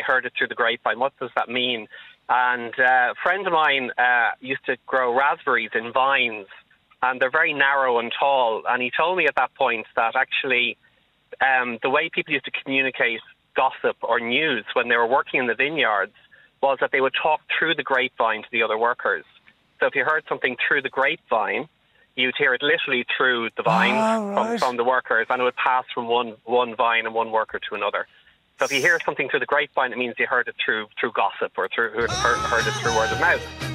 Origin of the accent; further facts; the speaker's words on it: Dublin, Leinster, Ireland; now in Kildare, Ireland; As you can probably hear, I'm actually not a native Kildare man. I'm actually from Dublin, but I've been living in Kildare since 2000.